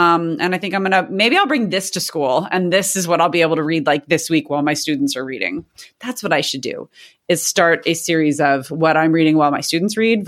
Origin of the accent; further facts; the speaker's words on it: San Diego, California, United States; has been to explore more of my hometown, of my city, where I have grown up, San Diego.